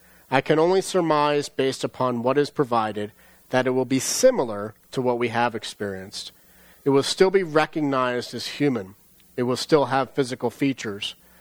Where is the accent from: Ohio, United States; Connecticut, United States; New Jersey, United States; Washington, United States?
New Jersey, United States; I'd never been up to Maine. I'm from Jersey. I'm a Jersey boy, right?